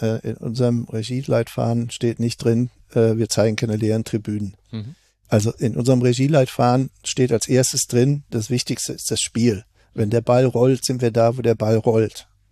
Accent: Leverkusen, North Rhine-Westphalia, Germany; Klar, ich komme aus Leverkusen.

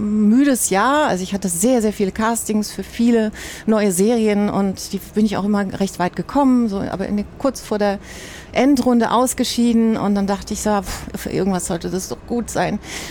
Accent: Heidelberg, Baden-Württemberg, Germany; Ich bin in Süddeutschland geboren, in Heidelberg, aufgewachsen.

